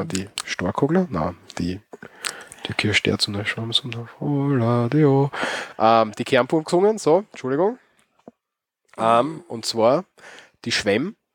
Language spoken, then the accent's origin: German; Styria, Austria; Und bei uns in der Steiermark sagt man Krenn.